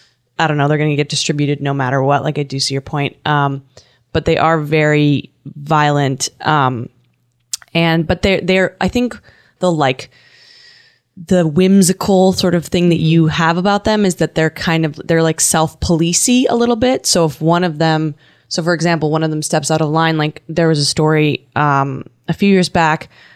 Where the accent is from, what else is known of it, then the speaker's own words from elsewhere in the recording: Vancouver, British Columbia, Canada; I'm from Vancouver. Vancouver is a port city for drug imports coming from Asia mostly.